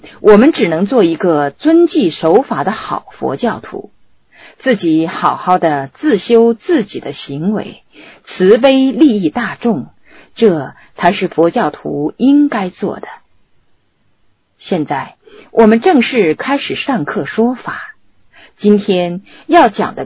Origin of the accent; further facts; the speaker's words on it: Sichuan, China; 用我们四川人的话来说，就叫于家因家